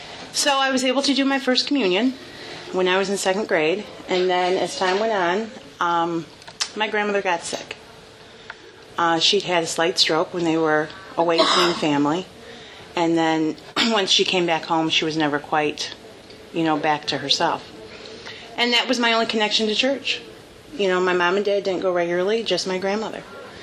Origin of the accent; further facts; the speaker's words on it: Jamestown, United States; And I'm from Jamestown. This is where I've always grown up. And I was born in 1967